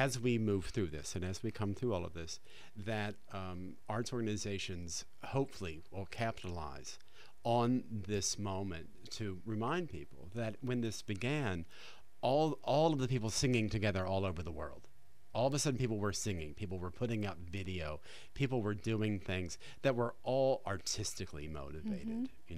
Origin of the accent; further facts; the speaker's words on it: West Virginia, United States; I'm from West Virginia, so I can say that.